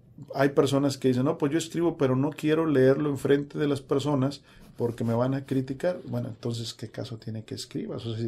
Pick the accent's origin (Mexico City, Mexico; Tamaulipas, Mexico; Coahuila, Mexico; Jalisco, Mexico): Tamaulipas, Mexico; Nuevo Laredo; now in Brownsville, United States; Bueno, estamos viviendo en Brownsville, pero somos Yo soy nativo, por ejemplo, de Nuevo Laredo